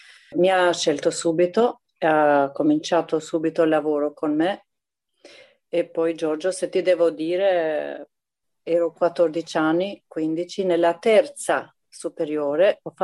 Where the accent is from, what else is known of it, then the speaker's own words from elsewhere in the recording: Albania; Ho iniziato nel mio paese nell'età di 14 anni. C'era il liceo artistico Scuteri de Albania, scuola di musica Prengia Kova, si chiama nel nome di un grande compositore albanese.